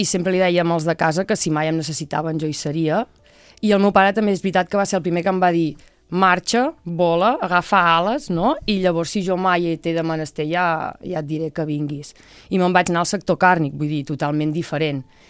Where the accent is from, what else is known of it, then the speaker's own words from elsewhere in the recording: Capmany, Catalonia, Spain; nosaltres venim de Campmany, de fet el nostre origen ja és Campmany